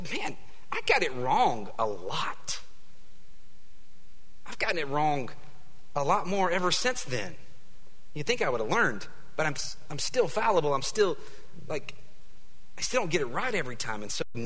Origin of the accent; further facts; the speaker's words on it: United States; It would have been me making something happen because I'm an American. That's how we do it.